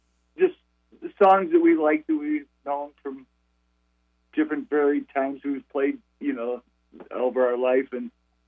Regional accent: Chicago, Illinois, United States; also born or lived in Florida; Well, I grew up in Chicago, so my first love was blues. Then I moved down to when I went to college, I lived in a rural area, so then that's where I discovered country. Moved to Florida

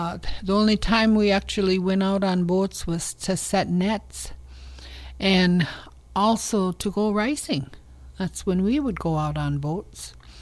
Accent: Cass Lake, Minnesota, United States; I'm from Leech Lake Nation and I live in the beautiful east end of Cass Lake, Minnesota.

